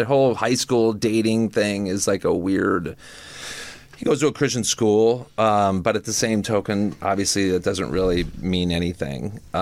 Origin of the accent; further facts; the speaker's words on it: Kansas, United States; say I grew up in Kansas, so that's a whole other thing, you know.